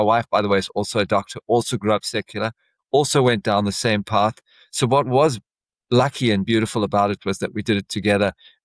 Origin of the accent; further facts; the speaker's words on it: South Africa; now in Australia; So I grew up in South Africa. You would have never guessed from the accent.